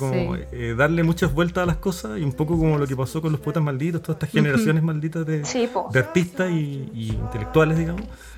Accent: La Serena, Coquimbo, Chile; yo también lo vi, yo soy de La Serena y también hay harta gente que escribe

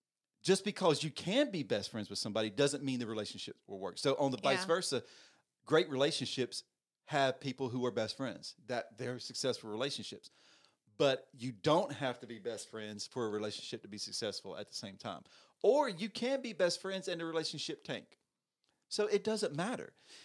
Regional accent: Southern United States, United States; I'm from the South. I got deep roots in some very deep redneck places, so I can make all the fun about it.

